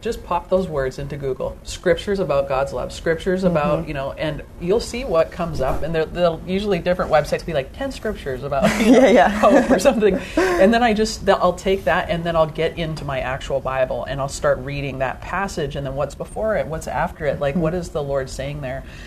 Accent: Vancouver, British Columbia, Canada; now in Steubenville, United States; Yeah, so I am originally from Vancouver, British Columbia, and just recently moved to Steubenville, Ohio, just within the last year.

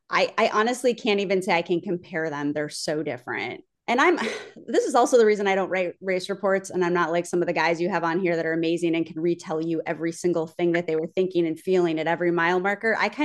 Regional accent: Wisconsin, United States; No, I'm from Wisconsin. I'm a Midwest girl through and through.

